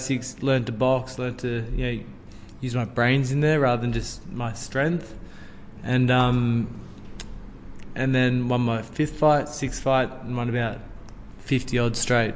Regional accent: Bairnsdale, Victoria, Australia; So I grew up in Bensdale.

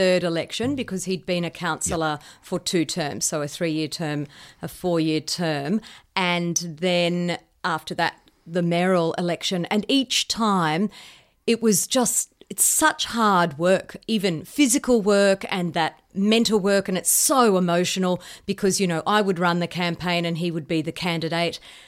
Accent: Brisbane, Queensland, Australia; also born or lived in Bundaberg; So I was born in Bundaberg, but by the time I was two, we'd moved to Brisbane, and I grew up in Brisbane

